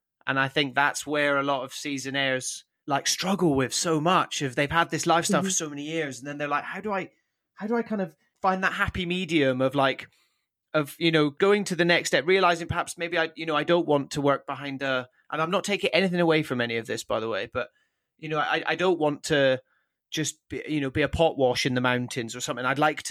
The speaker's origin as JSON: {"language": "English", "region": "Scotland", "country": "United Kingdom", "tie": "born or raised there", "said": "So I am from the Highlands of Scotland. My dad's from there. We moved up there when I was 8 years old and I kind of grew up there"}